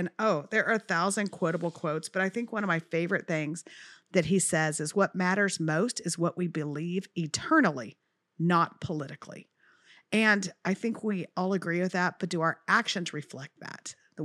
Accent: El Paso, Texas, United States; Can I express to you that I grew up in El Paso, Texas? It does not snow.

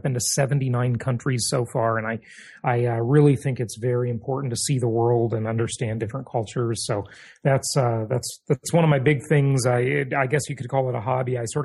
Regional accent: Los Angeles, California, United States; I grew up in Los Angeles, kind of poor, didn't have much money in the way of resources and stuff.

